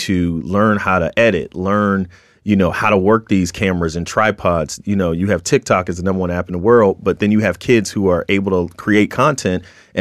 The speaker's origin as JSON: {"language": "English", "town": "Boston", "region": "Massachusetts", "country": "United States", "said": "It's like, oh, where are you from? Boston. Oh, yeah."}